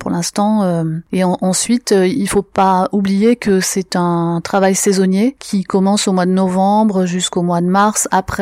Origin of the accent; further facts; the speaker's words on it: Carpentras, Provence-Alpes-Côte d'Azur, France; also born or lived in Paris; Je suis née à Carpentras, j'y ai fait mes études jusqu'au bac et ensuite je suis partie à Paris pendant 20 ans.